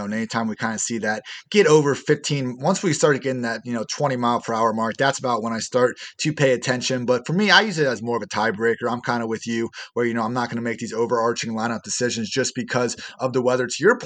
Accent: Dublin, Ohio, United States; I'm from Dublin, Ohio.

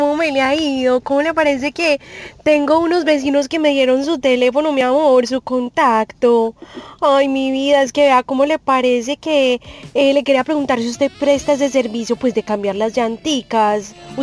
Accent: Medellín, Antioquia, Colombia; yo soy de Medellín

